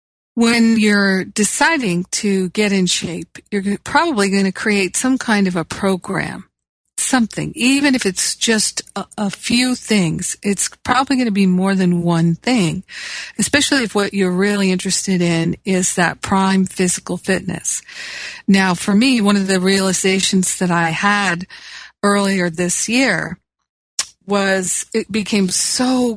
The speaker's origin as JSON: {"language": "English", "town": "Los Angeles", "region": "California", "country": "United States", "tie": "born or raised there", "said": "So it's morning now on the East Coast here, as it is in my hometown of Los Angeles."}